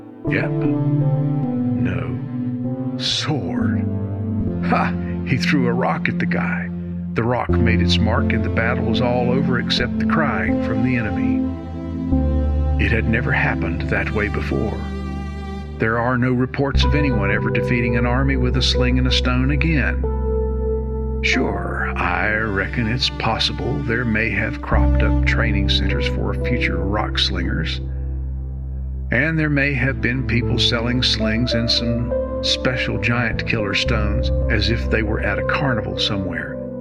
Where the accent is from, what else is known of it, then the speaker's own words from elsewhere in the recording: Southeast, United States; I grew up in the Southeast Bible Belt